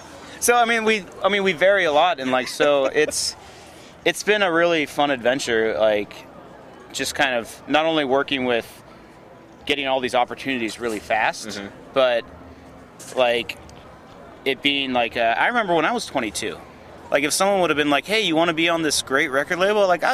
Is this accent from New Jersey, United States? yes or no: no; Tacoma, Washington, United States; Well, I grew up in Tacoma and, like, you know, this whole area.